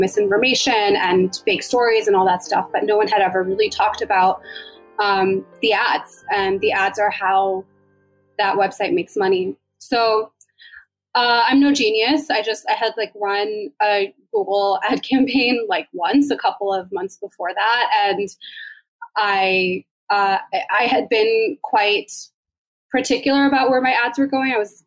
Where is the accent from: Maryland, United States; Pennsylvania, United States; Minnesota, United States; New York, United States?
Maryland, United States; We're both copywriters. We're both originally from Maryland.